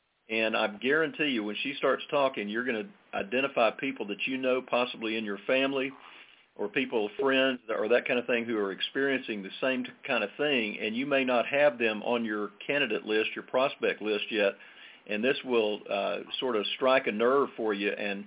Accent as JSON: {"language": "English", "town": "Allen", "region": "Texas", "country": "United States", "said": "I'm from Allen, Texas."}